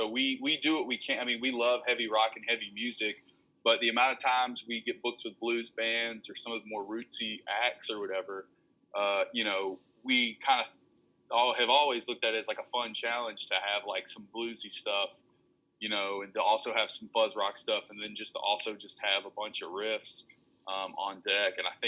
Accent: Memphis, Tennessee, United States; So it's kind of a, you know, we're from Memphis, but not really.

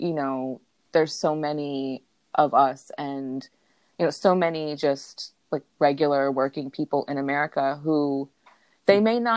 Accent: Deep South, United States; So I grew up in the Deep South, in a rural area.

